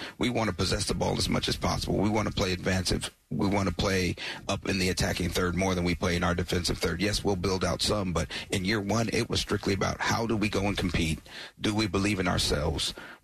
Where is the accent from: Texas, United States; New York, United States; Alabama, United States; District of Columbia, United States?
Alabama, United States; No doubt about it. I grew up in Alabama, but my dad has since moved down to Noonan.